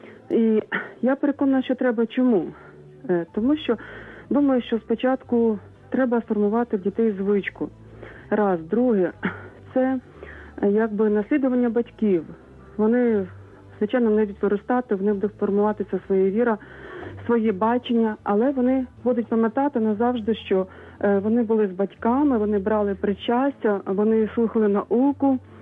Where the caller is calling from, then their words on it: Kyiv, Ukraine; Сергій, вітаю вас.